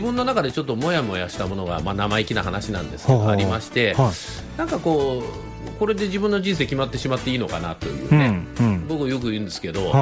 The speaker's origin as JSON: {"language": "Japanese", "region": "Aichi", "country": "Japan", "tie": "born or raised there", "moved": "as an adult", "said": "愛知県で生まれ育って、はい、18からまあ神戸の大学来たんですけど、"}